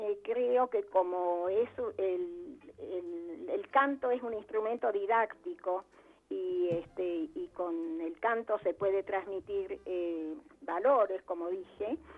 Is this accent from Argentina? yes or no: yes; Tucumán, Argentina; Yo crecí en Tucumán. Fui a un colegio, a la Escuela Sarmiento de Tucumán, empecé la universidad en Tucumán